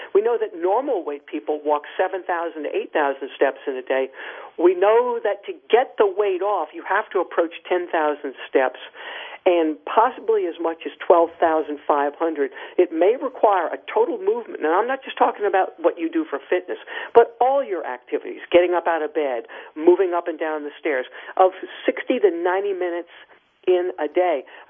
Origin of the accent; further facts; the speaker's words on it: New Orleans, Louisiana, United States; on CBS affiliate in my hometown, New Orleans